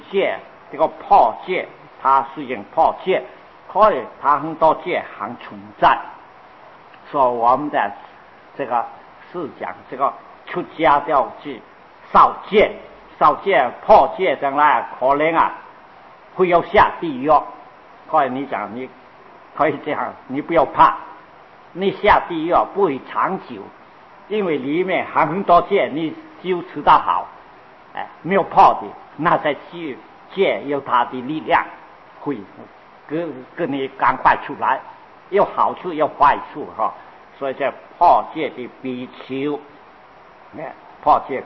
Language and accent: Chinese; China; 很多是我们中国人啊，很多药在药寄生酒啊。